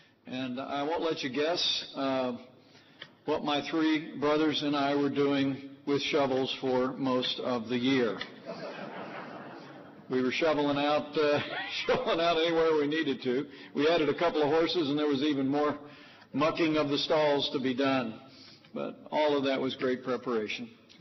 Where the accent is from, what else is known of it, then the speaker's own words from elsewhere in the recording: Indiana, United States; whether it be here in Michigan or in my home state of Indiana, we do two things especially well out this way.